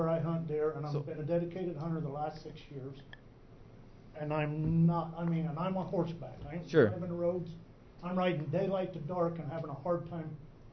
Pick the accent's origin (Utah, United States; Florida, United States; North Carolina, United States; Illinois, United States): Utah, United States; Neola; also born or lived in Vernal; now in Jensen, United States; I was born in Neola, born in Vernal, raised in Neola. Live in Jensen now.